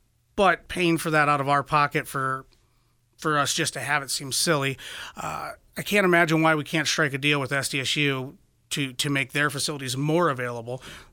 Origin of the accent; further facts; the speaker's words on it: Brookings, United States; I've been born and raised in Brookings. My family's been a part of the community forever.